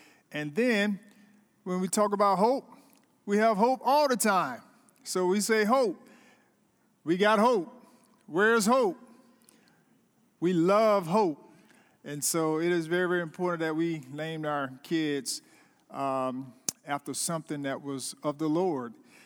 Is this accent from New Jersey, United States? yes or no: no; Tallahassee, Florida, United States; And I'm from Tallahassee, Florida. How many of you all know where Tallahassee is?